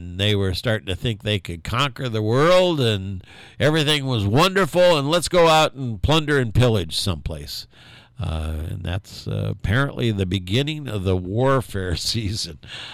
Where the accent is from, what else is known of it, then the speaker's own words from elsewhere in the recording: Indiana, United States; Now, I was born on May 27th, and we lived in Indiana, so we followed the Indy 500 quite closely.